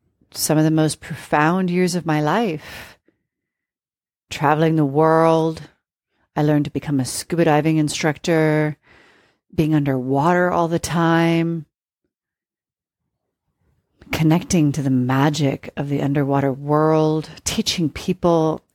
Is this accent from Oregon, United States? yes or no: yes; Oregon, United States; later on worked at one of my local coffee houses called Dutch Brothers, which was originated in my hometown.